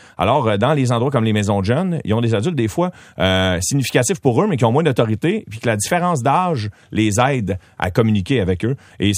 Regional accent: Beauharnois, Quebec, Canada; now in Montreal, Canada; Je l'ai été dans mon village natal, à Beauharnois, et je l'ai été aussi dans un quartier ici à Montréal

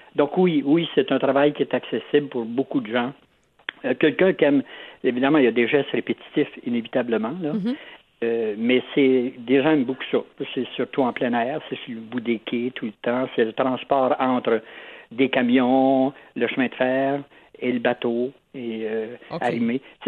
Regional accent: Quebec, Canada; si on est Québécois d'origine, on a des tendances à être jaloux.

